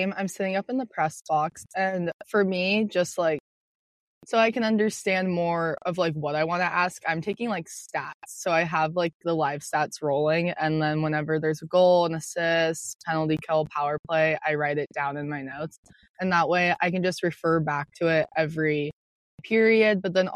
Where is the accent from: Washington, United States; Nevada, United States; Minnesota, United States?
Washington, United States; Seattle; But I'm also from Seattle, so that makes, like, a lot of sense.